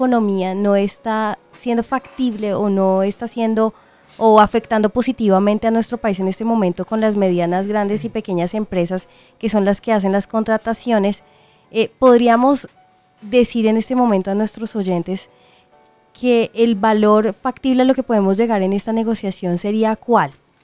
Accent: Colombia; nosotros como colombianos, entre más ganamos, más gastamos

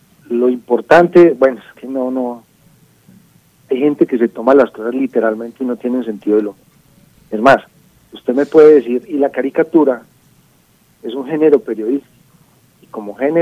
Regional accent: Colombia; esos somos los colombianos

